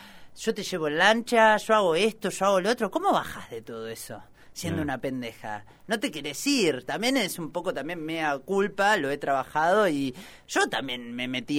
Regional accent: Chubut, Argentina; born there; Yo nací en Chubut.

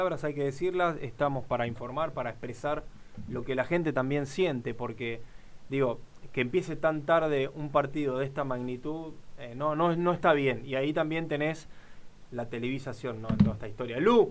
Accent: La Plata, Buenos Aires Province, Argentina; No, yo nací en La Plata, soy platense, sí.

